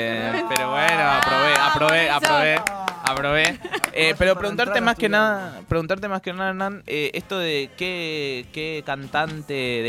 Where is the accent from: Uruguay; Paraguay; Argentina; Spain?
Paraguay; Yo soy paraguayo, y ahí está la cuestión.